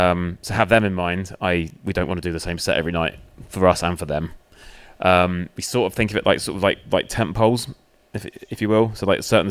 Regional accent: Plymouth, South West England, United Kingdom; So dragged them all the way down to my hometown in Plymouth.

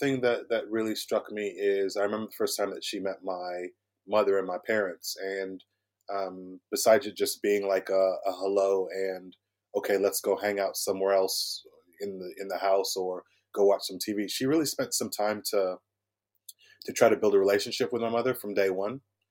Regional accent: Illinois, United States; I grew up in the States. I was born in Chicago. I grew up in the Midwest, so in the cornfield.

